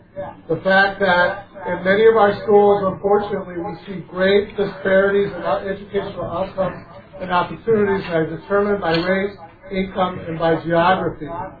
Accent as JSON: {"language": "English", "town": "Saint Paul", "region": "Minnesota", "country": "United States", "said": "I'm from St. Paul, but I'm no stranger to the North Side."}